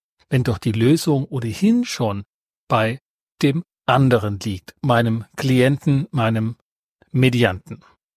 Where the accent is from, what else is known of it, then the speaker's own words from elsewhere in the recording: Saxony, Germany; aus dem Erzgebirge, wo ich herstamme.